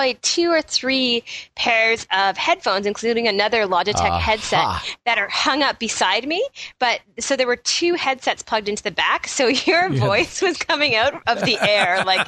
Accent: Toronto, Ontario, Canada; from Toronto, Ontario, Canada.

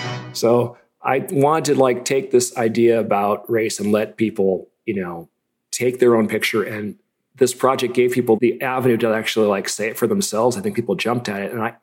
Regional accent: Fontana, California, United States; born there; I was born in Fontana, California. Fontucky, otherwise, birthplace of the Hell's Angels. And at that time, it was a steel town.

